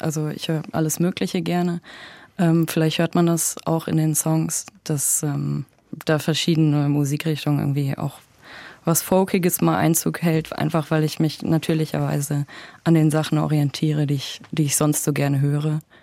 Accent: Bonn, North Rhine-Westphalia, Germany; now in Leipzig, Germany; Ich komme ja aus Bonn ursprünglich, wo in der Richtung nicht so viel los ist.

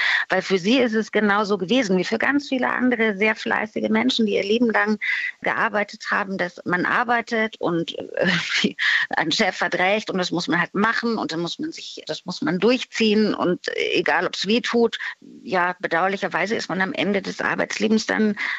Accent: Saxony, Germany; Also ich komme aus Sachsen, da wohne ich auch noch.

